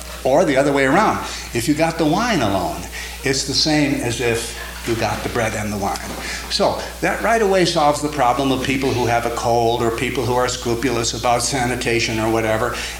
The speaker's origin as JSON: {"language": "English", "country": "United States", "lives_now": "Waterloo, Canada", "said": "I'm an American. But I've been in Ontario for 12 years. And again, German influence. Most of the churches in Waterloo, anyhow, where I live"}